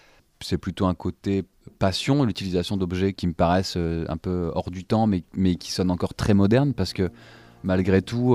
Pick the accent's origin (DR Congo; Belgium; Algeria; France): France; Lille, Hauts-de-France; Moi, je suis lillois aussi